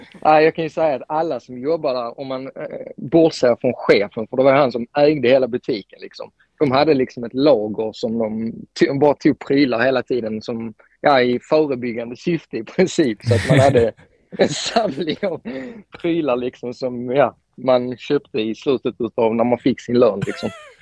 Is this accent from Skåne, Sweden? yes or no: yes; Skåne, Sweden; accent: Scanian; Det är väl rätt uppenbart med tanke på att jag pratar ju skånska.